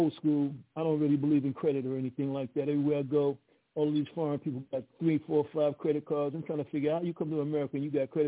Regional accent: Illinois, United States; I came out of Illinois. Yes, ma'am. I was born in Illinois.

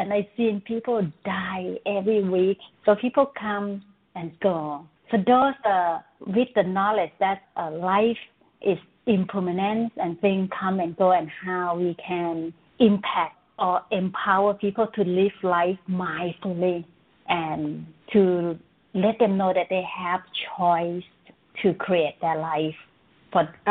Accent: Bangkok, Thailand; born there; English is a second language; I was born in Bangkok, Thailand. My mother Chinese, my father Thai. So I born in the family that have two cultures, two languages. Chinese language and Thai language

